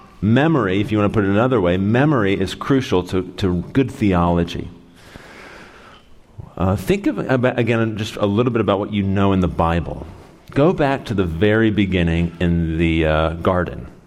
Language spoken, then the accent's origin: English; Roanoke, Virginia, United States; born there; I was born in Roanoke, Virginia, and I lived here